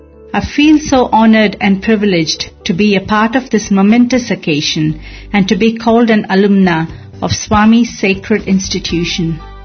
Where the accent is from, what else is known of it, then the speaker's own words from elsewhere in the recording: Adelaide, South Australia, Australia; I am from Adelaide, Australia.